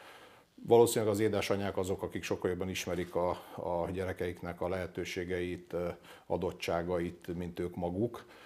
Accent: Budapest, Hungary; olyan közigazgatási egységben nőttem fel, Budapest 5. kerület, ahol nincs futballpálya.

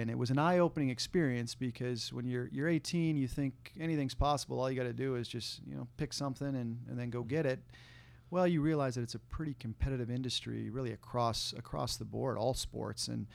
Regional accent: Lakeville, Minnesota, United States; Yeah, you know, homegrown right here in the state of Minnesota, and it was, you know, a great place to grow up.

